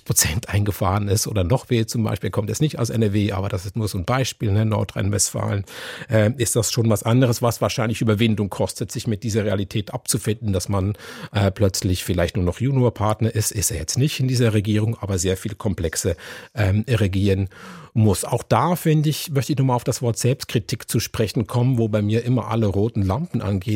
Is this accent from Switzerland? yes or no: yes; Switzerland; Ich komme aus der Schweiz, da gibt es seit 70 Jahren oder noch länger eine große Koalition